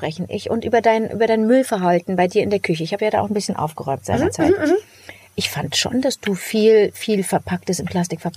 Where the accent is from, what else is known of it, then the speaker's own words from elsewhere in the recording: Cologne, North Rhine-Westphalia, Germany; ich bin aus Köln